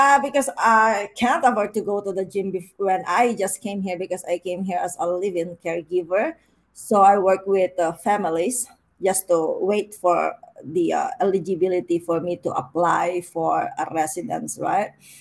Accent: Philippines; moved away as an adult; also born or lived in Hong Kong; now in Canada; Yeah, I originally came from the Philippines. I'm a Filipina. And then before coming here, I worked more than a year in Hong Kong

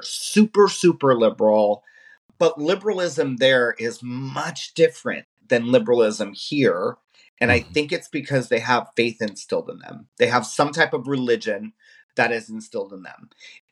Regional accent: Illinois, United States; I guess growing up in Illinois is very diverse. So growing up as a kid, I had friends of every walk of life.

